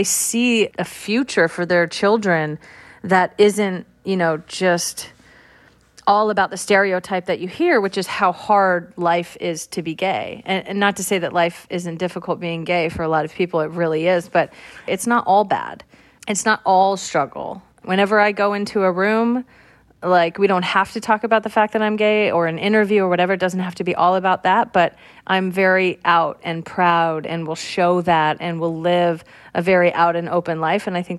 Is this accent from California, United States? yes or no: yes; California, United States; I'm from California.